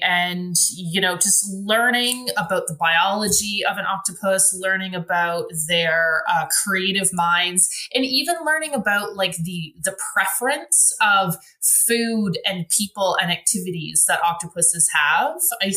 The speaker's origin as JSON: {"language": "English", "country": "Germany", "tie": "born or raised there", "moved": "yes", "lives_now": "Canada", "said": "So I grew up in West Germany. And when we came back to Canada, we moved to Calgary, Alberta"}